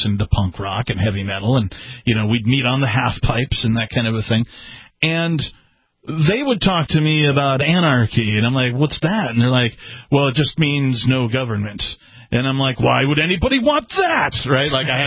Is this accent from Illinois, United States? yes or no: no; Wisconsin, United States; also born or lived in Seattle; now in New Hampshire, United States; I grew up in Wisconsin originally, and then I went out to Seattle, right, after some time after sort of wandering the earth.